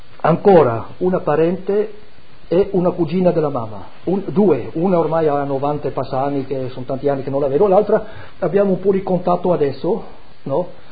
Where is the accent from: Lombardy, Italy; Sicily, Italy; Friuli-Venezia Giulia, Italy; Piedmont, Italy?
Friuli-Venezia Giulia, Italy; born there; sono nato in Carnia, mia nonna era carnica